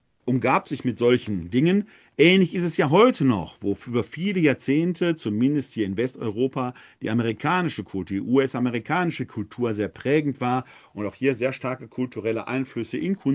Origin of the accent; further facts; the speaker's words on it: Essen, North Rhine-Westphalia, Germany; Meine Heimatstadt ist ja Essen.